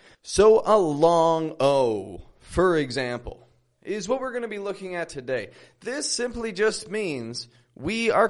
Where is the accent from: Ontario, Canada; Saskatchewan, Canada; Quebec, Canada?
Ontario, Canada; Toronto; now in Mexico; I'm from Toronto, and I live in Mexico at the moment.